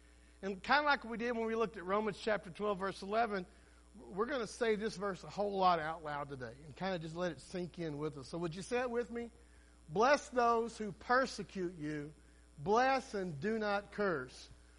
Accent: Grand Prairie, Texas, United States; When I was growing up, our biggest rivalry were the South Grand Prairie Warriors. Nikki, I was from Grand Prairie High School.

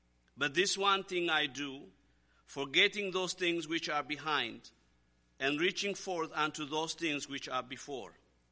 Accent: Zambia; I mean, I come from Zambia. Right now in Zambia, the drought is bad.

